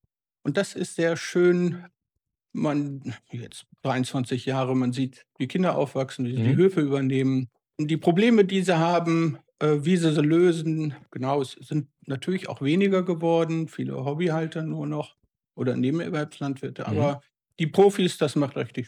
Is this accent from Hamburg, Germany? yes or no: no; Lower Saxony, Germany; Bin ich aus Ostfriesland.